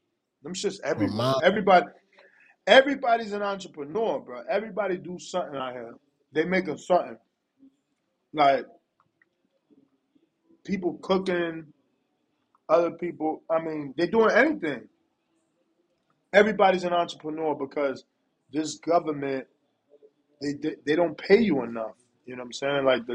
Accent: England, United Kingdom; Disappointed as an Englishman, but Tyson was beaten fairly again.

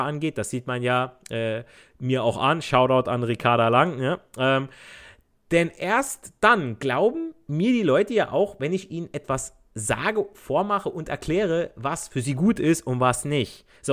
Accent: Italy; ich als Italiener, ich habe mit Türken, mit Albanern und Pakistani groß geworden

